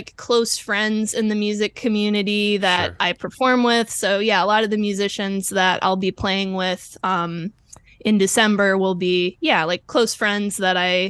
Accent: Eau Claire, Wisconsin, United States; moved away as an adult; now in Cincinnati, United States; Yes, I'm from Wisconsin originally. I grew up in Eau Claire, Wisconsin. I went to college down there at University of Wisconsin-Eau Claire, and I came up to Cincinnati for my master's degree at CCM.

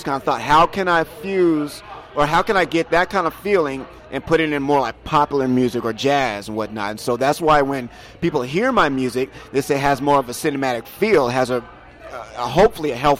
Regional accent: Louisville, Kentucky, United States; also born or lived in Des Moines / Cedar Rapids; Louisville, Kentucky, and also we moved from Louisville briefly to Des Moines, then to Cedar Rapids. So I graduated from high school in Cedar Rapids.

